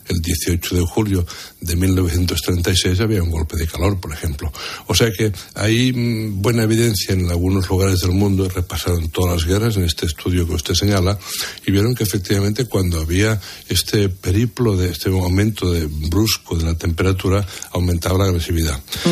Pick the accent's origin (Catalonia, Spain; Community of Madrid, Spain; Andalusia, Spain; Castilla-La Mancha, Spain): Catalonia, Spain; Portbou; yo por ejemplo un tiempo estudié mucho la tramontana, que en mi pueblo original, que es Portbou, pues claro, allí estuve de médico un tiempo